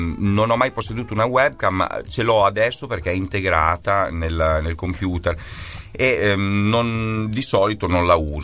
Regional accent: Emilia-Romagna, Italy; now in Bologna, Italy; Noi siamo tutti e quattro romagnoli, cesenati, ravennati. Io abito a Bologna da una vita, quindi anche non mi è costato molto venire qui, però sono romagnolo e sono bianconero

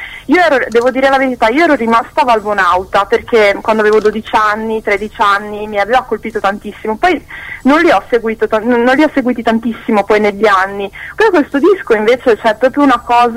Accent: Lucca, Tuscany, Italy; also born or lived in Serbia; now in Milan, Italy; io sono nata in Serbia e praticamente vivo in Italia dal 94 e vabbè, vivevo a Lucca, dove ho fatto tutte le scuole, adesso sto a Milano, abito a Milano, quindi cioè, l'accento è un po' confuso.

